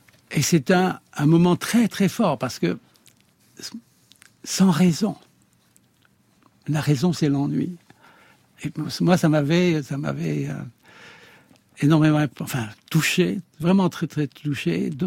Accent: Grasse, Provence-Alpes-Côte d'Azur, France; born there; Je suis né à Grasse, mais ça, c'est pas un choix.

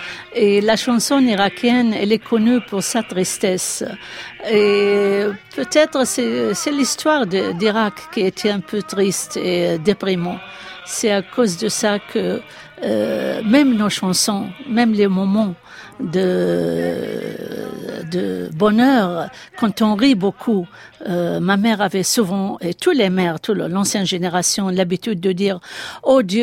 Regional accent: Paris, Île-de-France, France; moved away as an adult; c'était de retourner chez moi à Paris. Et j'ai senti que, bon, on peut avoir deux pays, deux appartenances.

